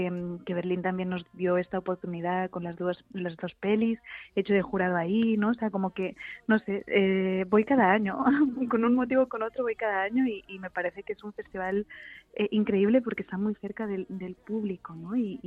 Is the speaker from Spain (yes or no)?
yes; Les Planes d'Hostoles, Catalonia, Spain; mi pueblo, donde me crié, que no es Alcaraz, es un pueblo que se llama Las Planas d'Hostoles, que está en la zona de Girona, en Cataluña, y está más como en la montaña.